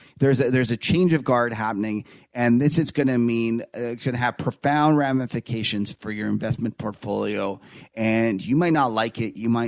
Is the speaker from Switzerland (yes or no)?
no; Canada; So I'm Canadian. So it's Zed, by the way.